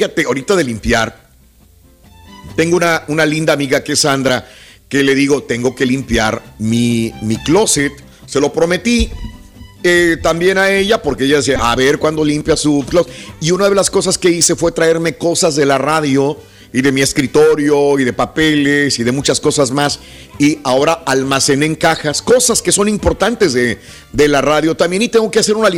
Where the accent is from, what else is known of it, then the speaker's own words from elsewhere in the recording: Mexico; a uno como latino, como mexicano